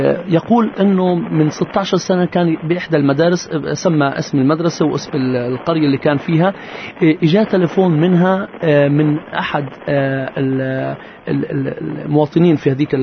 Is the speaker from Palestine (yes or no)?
yes; Palestine; وإن كنا يعني كفلسطينيين بين قوسين متهمين بالعنف والإرهاب